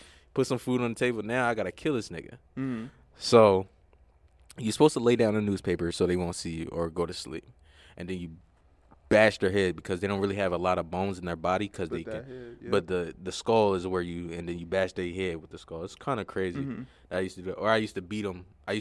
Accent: Philadelphia, Pennsylvania, United States; I'm not. I'm from Philly.

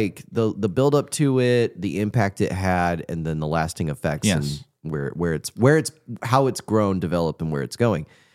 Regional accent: Indiana, United States; I'm from Indiana

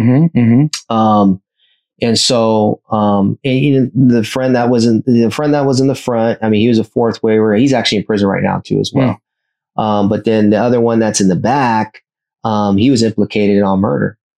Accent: Oceanside, California, United States; It's like, you know, if people ask you where you're from, there's always that kind of like, "I'm from Oceanside."

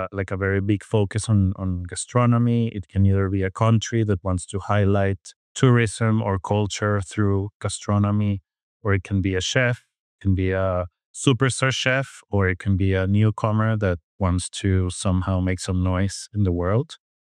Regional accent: Venezuela; now in Barcelona, Spain; I've been doing so for 5 years already, since I moved from Venezuela to Barcelona.

